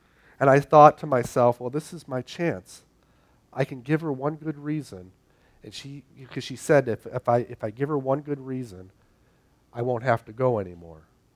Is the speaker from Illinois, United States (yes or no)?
yes; Chicago, Illinois, United States; Now, growing up in Chicago, it seemed like everyone followed at least two religions in Chicago.